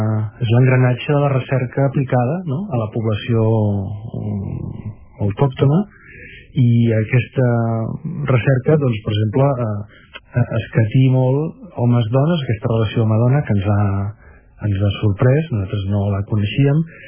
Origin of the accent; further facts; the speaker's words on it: Ripollet, Catalonia, Spain; born there; Jo he nascut a Ripollet